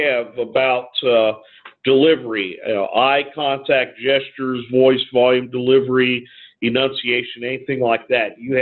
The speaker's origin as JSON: {"language": "English", "region": "Ohio", "country": "United States", "tie": "born or raised there", "said": "I grew up in Northeast Ohio, right where the Mid-South and the Northeast kind of come together. And so I grew up in more fast talking region"}